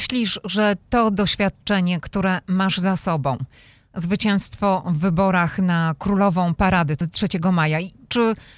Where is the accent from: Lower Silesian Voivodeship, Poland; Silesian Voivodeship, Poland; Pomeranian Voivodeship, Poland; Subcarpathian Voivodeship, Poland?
Subcarpathian Voivodeship, Poland; Ja wiem, bo też pochodzę z Bieszczad.